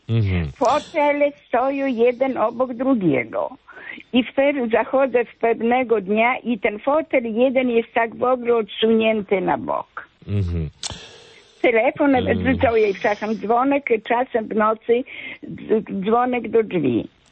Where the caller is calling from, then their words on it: Warmian-Masurian Voivodeship, Poland; Ja z Mazur.